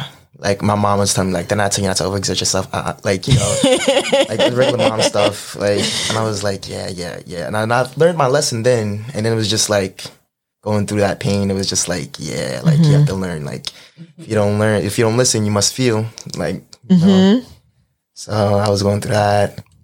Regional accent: Brooklyn, New York, United States; I'm from Brooklyn. I'm from Crown Heights, like raised in Crown Heights. Grew up in Sheepshead Bay.

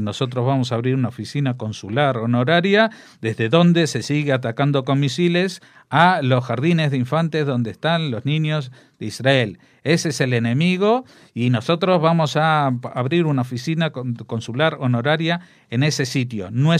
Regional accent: Spain; siendo español

